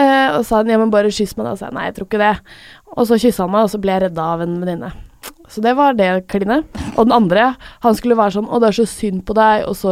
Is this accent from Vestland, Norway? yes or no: yes; Bergen, Vestland, Norway; altså jeg gjorde det hjemme I Bergen